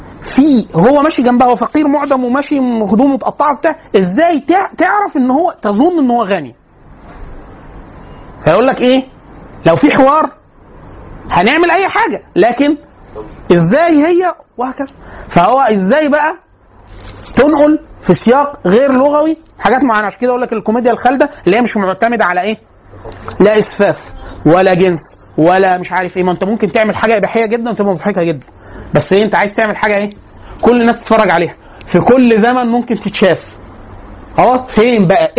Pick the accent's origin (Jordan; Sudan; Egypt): Egypt